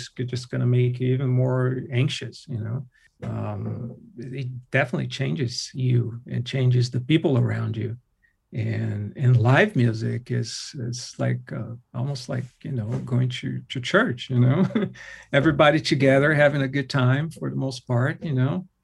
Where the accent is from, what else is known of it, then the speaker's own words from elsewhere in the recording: West Coast, United States; I want to have to say West, because I'm from the West Coast.